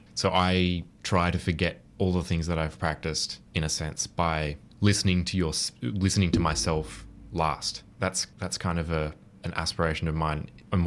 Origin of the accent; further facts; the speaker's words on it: Sydney, New South Wales, Australia; And so as an aspiring jazz musician growing up in Sydney, he was more or less a household name.